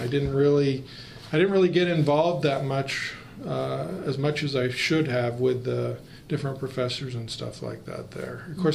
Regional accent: Pendleton, Oregon, United States; born there; I was born in Pendleton, Oregon.

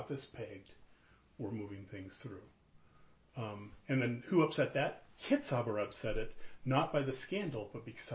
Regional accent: Medford, Oregon, United States; I grew up in Medford.

